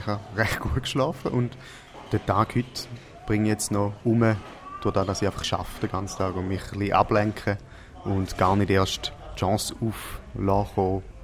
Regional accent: Stein am Rhein, Schaffhausen, Switzerland; ich bin in Stein im Rhein aufgewachsen, in einem kleinen Städtchen am Untersee. Es ist ein ganz schönes Städtchen, ein mittelalterliches Städtchen, das eine wunderschöne Altstadt hat.

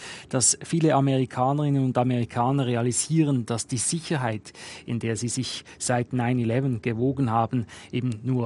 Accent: Switzerland; now in United States; mir als Schweizer hier

